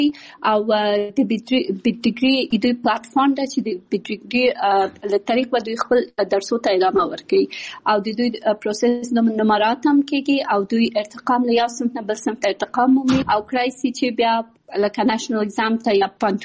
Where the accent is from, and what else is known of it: Kabul, Afghanistan; born there; also born or lived in Pakistan